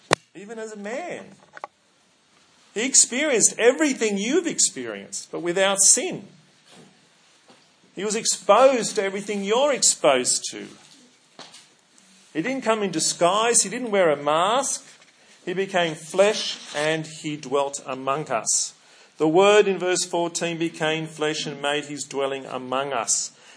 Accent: Australia; It's not that I'm an Australian. It's not that I'm married to Anna. It's not that I'm a minister of the Presbyterian Church of Australia.

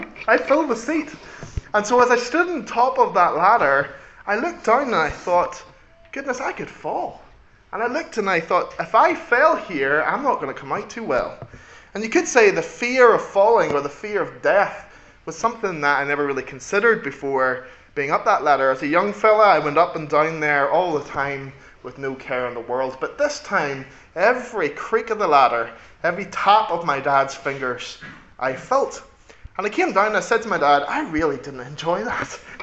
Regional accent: Northern Ireland, United Kingdom; as I said before, I'm from Northern Ireland.

